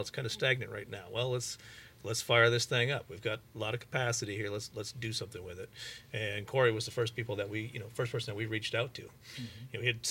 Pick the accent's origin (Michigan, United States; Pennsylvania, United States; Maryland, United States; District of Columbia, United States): Michigan, United States; Grand Rapids; also born or lived in North Carolina; I'm from the Midwest, originally from Grand Rapids, Michigan, so it was an opportunity to get back home.